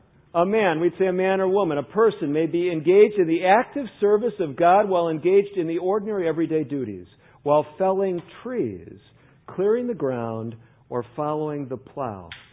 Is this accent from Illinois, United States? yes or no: yes; Chicago, Illinois, United States; where I grew up in Chicago, one of the coveted jobs of my peers was to work for an organization called UPS.